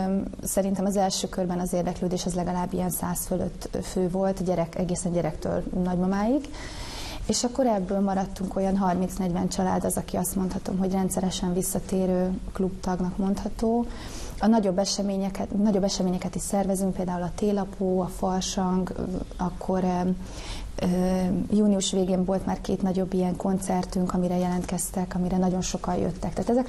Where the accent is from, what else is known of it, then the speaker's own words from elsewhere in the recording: Hungary; Az ötlet onnan jött, ugye, hogy Dóri is magyar, én is magyar vagyok, a gyerekeim is magyarok, a férjem is magyar